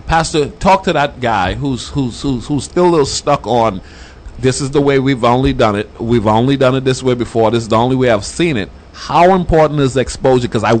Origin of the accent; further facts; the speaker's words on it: Nassau, New Providence, Bahamas; now in United States; I'm originally from Nassau, Bahamas. I'm an island boy.